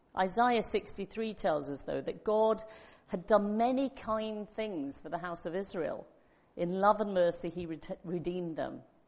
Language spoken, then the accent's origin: English; United Kingdom; I think many of us, because we're British and because of the tradition we come from